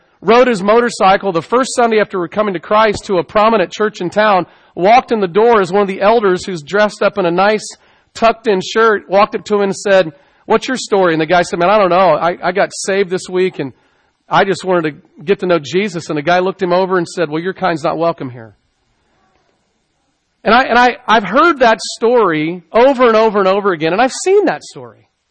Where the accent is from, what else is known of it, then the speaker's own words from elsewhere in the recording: Dallas, Texas, United States; I grew up in the Deep South. I grew up in Dallas, Texas, the belt buckle of the Bible Belt.